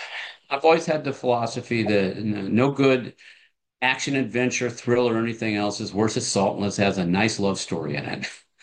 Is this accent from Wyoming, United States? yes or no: yes; Sheridan, Wyoming, United States; I grew up in Sheridan in the 60s and the 70s